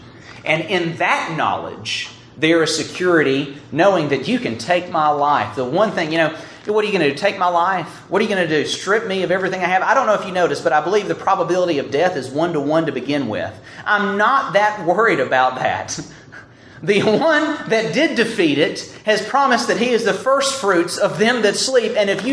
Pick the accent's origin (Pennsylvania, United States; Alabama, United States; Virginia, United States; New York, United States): Alabama, United States; Now, sometimes people tell me that I don't sound like I'm from Alabama